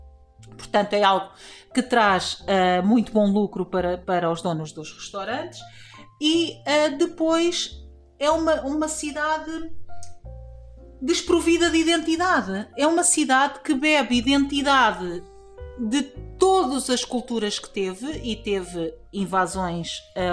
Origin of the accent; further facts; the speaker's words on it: Mirandela, Bragança, Portugal; Eu sou de Mirandela e isso para mim é uma ofensa.